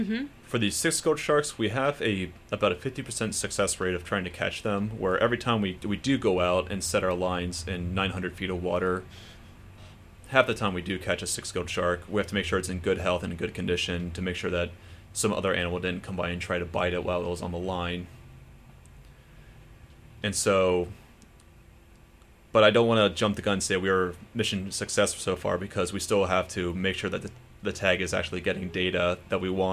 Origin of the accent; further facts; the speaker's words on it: Smyrna Park, Maryland, United States; I grew up over in Smyrna Park, Maryland, and my grandmother would take me to the Baltimore Aquarium on a very regular basis.